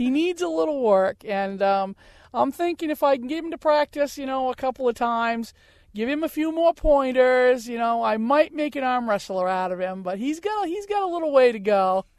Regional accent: Newport, New Hampshire, United States; I'm from Newport, New Hampshire, and I'm a small business owner.

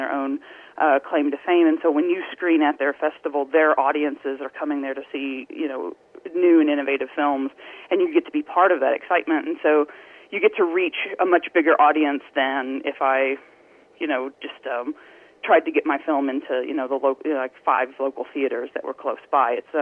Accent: Paragould, Arkansas, United States; I mean, I grew up in Paragould. I lived here all my life. I graduated high school from here, and I moved away for college and to work in Los Angeles, but I've come back now

